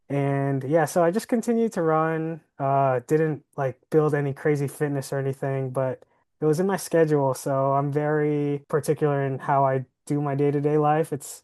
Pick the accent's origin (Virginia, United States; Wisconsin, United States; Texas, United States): Virginia, United States; Virginia Beach; 31 years old, born and raised in Virginia Beach.